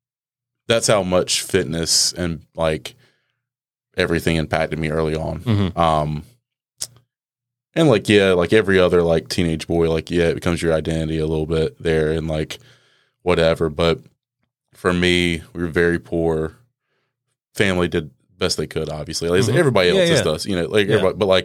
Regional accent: United States; No, yeah, I'm a local guy.

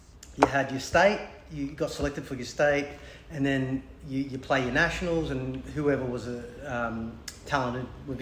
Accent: New South Wales, Australia; So, I mean, I was from the country.

